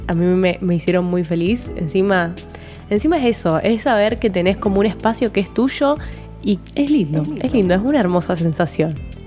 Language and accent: Spanish; Rosario, Santa Fe, Argentina; yo soy de Rosario, vivía con mis papás en zona norte y mi laburo, mis estudios, mi novio, todo estaba en el centro de Rosario.